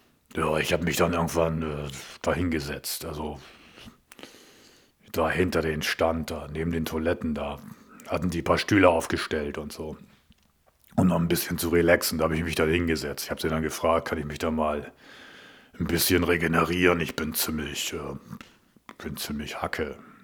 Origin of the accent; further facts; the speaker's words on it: Göttingen, Lower Saxony, Germany; also born or lived in Ruhr, Germany; Ja, und ich, als kleines Kind bin ich nach Göttingen gezogen worden.